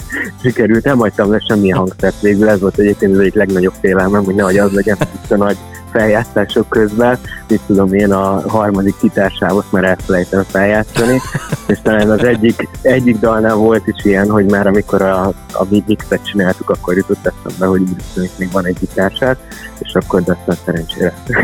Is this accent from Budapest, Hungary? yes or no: yes; Budapest, Hungary; én nekem nagy körösi a családom, mert én már nagyjából Pesten születtem, és itt is mentem föl